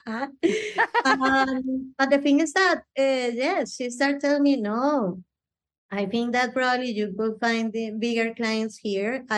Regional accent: Bogota, Bogotá Capital District, Colombia; considering that I'm coming from Colombia, that everything started in Bogota, Colombia

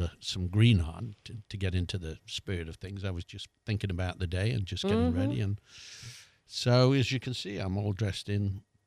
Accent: England, United Kingdom; as I grew up in England, we knew

